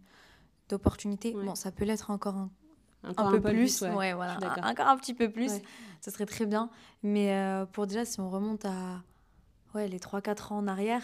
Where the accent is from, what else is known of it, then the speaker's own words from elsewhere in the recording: Marseille, Provence-Alpes-Côte d'Azur, France; On est Marseillais, c'est tout. Il n'y a rien d'autre. Quand tu vas te présenter aux autres, c'est « je suis Marseillaise ».